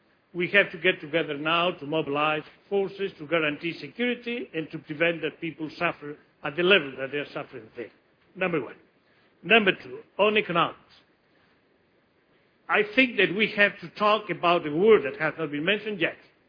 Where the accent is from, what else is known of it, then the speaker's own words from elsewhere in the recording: Kinshasa, DR Congo; I come from Kinshasa